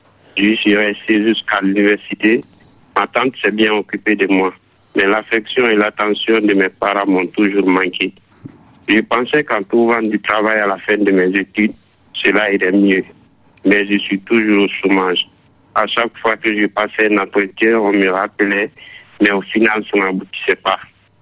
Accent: Côte d’Ivoire; also born or lived in Guinea; En fait, je suis guinéen, j'ai 28 ans. Mon père vivait en Côte d'Ivoire et il m'a dû amener chez ma tante à l'âge de 4 ans

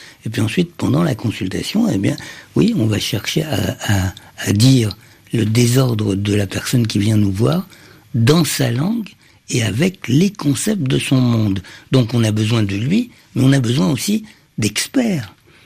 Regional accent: Cairo, Cairo Governorate, Egypt; Je me souviens très très bien de mon enfance au Caire.

